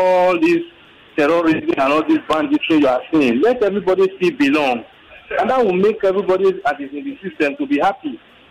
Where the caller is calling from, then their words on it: Lagos, Nigeria; I'm calling from Lagos.